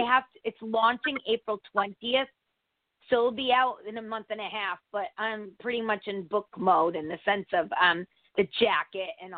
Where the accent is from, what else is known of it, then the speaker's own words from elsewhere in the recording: Connecticut, United States; Connecticut.